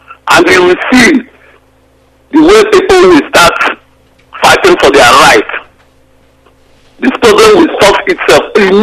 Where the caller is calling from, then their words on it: Germany; I'm calling from Germany.